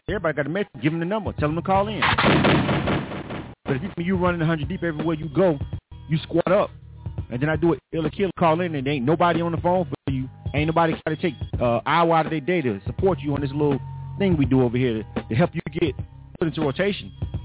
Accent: the South, United States; Motherfucker, I'm from the South and I live in the South.

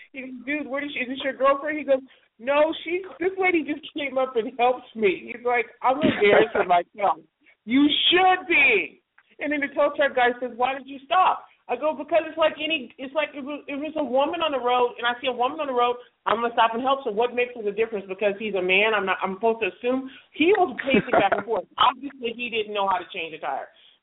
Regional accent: California, United States; Now I am from Cali, so I will pick LA.

